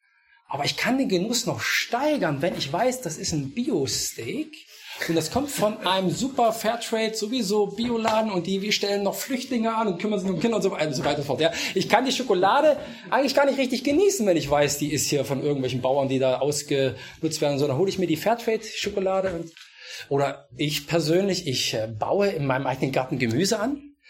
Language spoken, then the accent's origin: German; Osnabrück, Lower Saxony, Germany; ich komme aus Osnabrück.